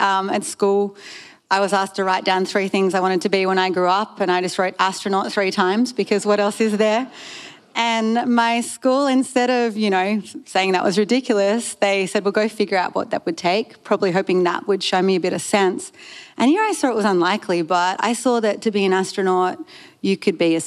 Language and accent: English; Sydney, New South Wales, Australia; When I grew up here in Sydney, I grew up in Curlie on the Northern Beaches